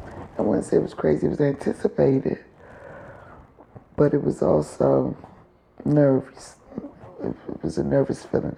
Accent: Long Island, New York, United States; I'm originally from Long Island, hadn't been here in years.

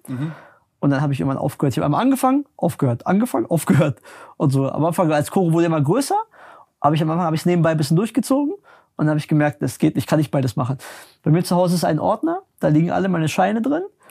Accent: Berlin, Germany; ich komme ja aus Berlin, bin in Berlin groß geworden

